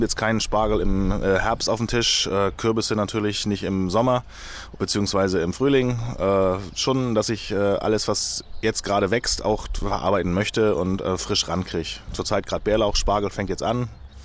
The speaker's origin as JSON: {"language": "German", "region": "Northern Germany", "country": "Germany", "said": "was bei Fisch zum Beispiel als Norddeutscher, ich brauche immer einen Seefisch, nicht ganz so leicht ist."}